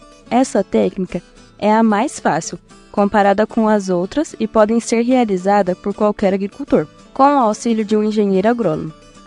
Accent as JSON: {"language": "Portuguese", "town": "Assis", "region": "São Paulo", "country": "Brazil", "said": "sou de Assis, São Paulo"}